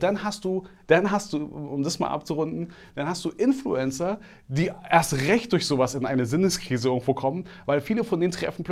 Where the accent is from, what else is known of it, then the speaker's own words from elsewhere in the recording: Berlin, Germany; born there; ich bin gebürtiger Berliner, ich kenne die Stadt.